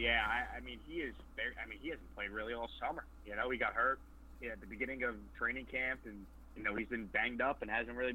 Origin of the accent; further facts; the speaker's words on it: New York, United States; I'm originally from New York